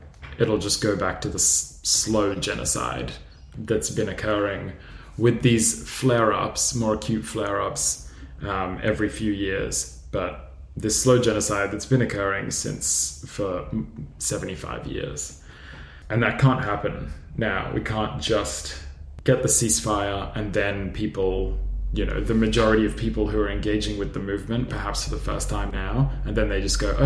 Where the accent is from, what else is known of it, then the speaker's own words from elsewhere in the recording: Brisbane, Queensland, Australia; now in Melbourne, Australia; a Palestinian living in exile here on Wurundjeri country of the Eastern Kulin Nation. I grew up mostly on Turrbal and Yagada country in Mianjin.